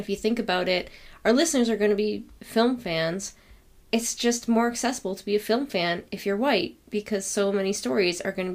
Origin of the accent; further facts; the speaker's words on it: Canada; the fact that I'm a Canadian white lady and not a black man in the 70s.